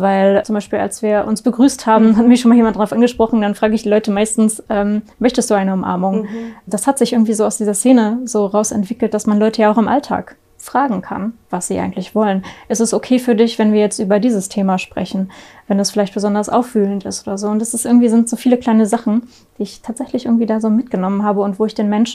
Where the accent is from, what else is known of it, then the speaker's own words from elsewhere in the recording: Lower Saxony, Germany; Aus der Nähe von Hannover.